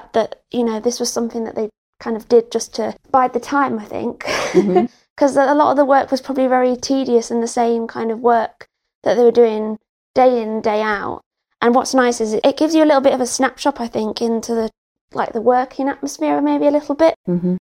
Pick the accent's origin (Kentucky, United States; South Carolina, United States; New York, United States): New York, United States; I'm from New York originally